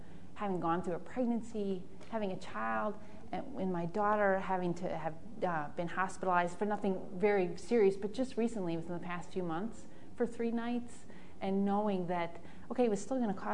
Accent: Grafton, Wisconsin, United States; where I grew up in Grafton, Wisconsin

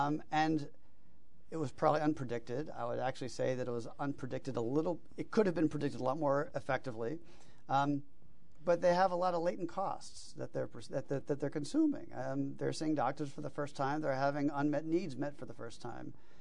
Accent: North Carolina, United States; And I'm from North Carolina, which has not expanded Medicaid

